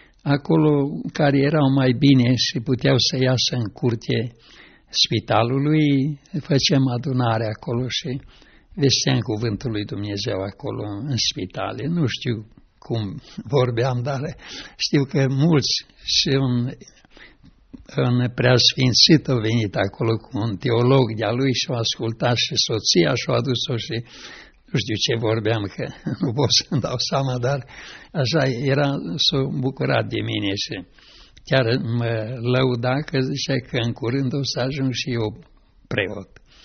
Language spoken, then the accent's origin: Romanian; Cluj-Napoca, Cluj County, Romania; atunci am venit înapoi la Cluj, că eram de aici din Cluj.